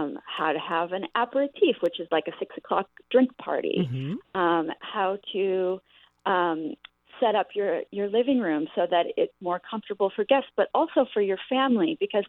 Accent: Wisconsin, United States; So I grew up in the Midwest in Wisconsin, and one day when I was 16, I wandered into a French antique shop on the main street

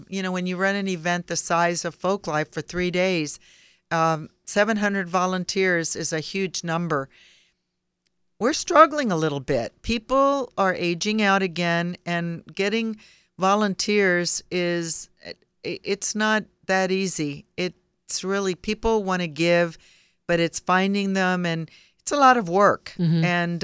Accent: Texas, United States; Even though we're all American and we're all Texans, these are things that are important for who we are as people

